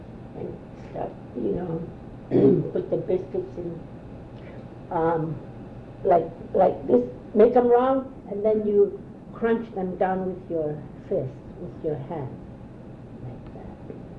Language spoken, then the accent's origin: English; Kaktovik, Alaska, United States; born there; I was born in Kaktovik.